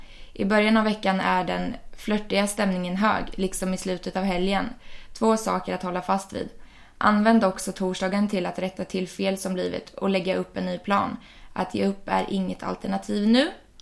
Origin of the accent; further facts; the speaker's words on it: Karlskoga, Örebro County, Sweden; Jag kommer ihåg när jag bodde hemma i Karlskoga. Och mamma